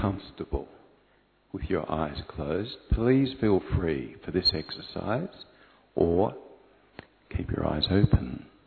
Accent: Australia; Trust me, I'm an Aussie, right?

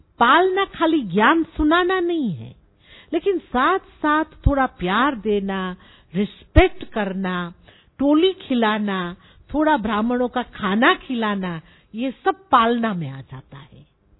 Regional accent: Zimbabwe; also born or lived in Zambia; now in Kenya; मेरा लौकिक जन्म जैम्बिया में हुआ, मैं बड़ी जिम्बाब्वे में हुई, और अभी इतने साल से केन्या में रह रही हूं।

